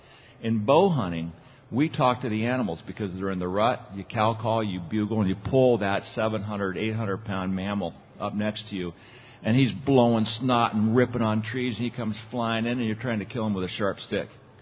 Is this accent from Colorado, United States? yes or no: yes; Aspen, Colorado, United States; When I grew up in Aspen, the first time I saw a fly line arcing across space in the local park, I thought, wow, that's really cool.